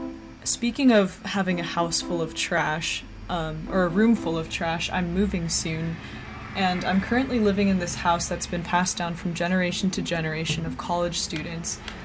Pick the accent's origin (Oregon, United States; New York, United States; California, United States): California, United States; I'm from California, so this one, and I guess all of her work, is important to me.